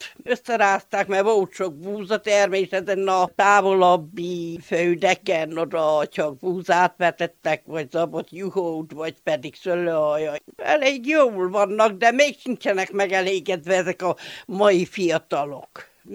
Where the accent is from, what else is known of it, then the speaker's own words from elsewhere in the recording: Küsmöd, Harghita, Romania; Jó, hát már hogy születtem